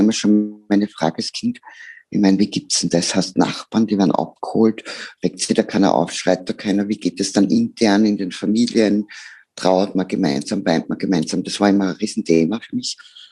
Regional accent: Austria; Wenn ich als Österreicherin mit unserem wunderbaren Leben, das wir in unserem Land haben

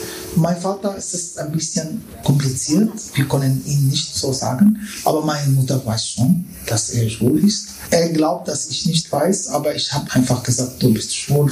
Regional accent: Damascus, Damascus Governorate, Syria; German is a second language; Ich komme aus Syrien und ich bin in Damaskus geboren.

